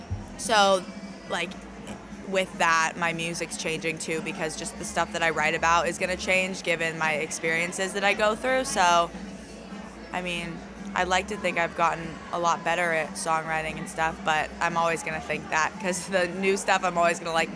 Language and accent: English; California, United States; because I'm from California where we don't really get seasons